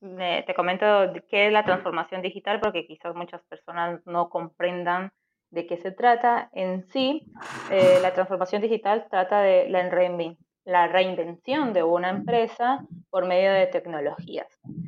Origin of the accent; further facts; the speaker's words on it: Colombia; Yo soy colombiana y yo siento bastante el mundo VUCA, en Argentina es muy diferente.